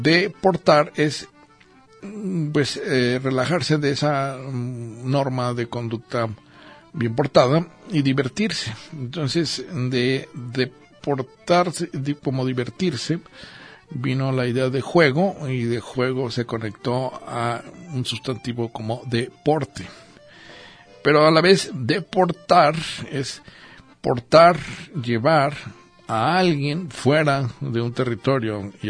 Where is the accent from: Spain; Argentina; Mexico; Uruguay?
Mexico; Somos los mexicanos seres sexenales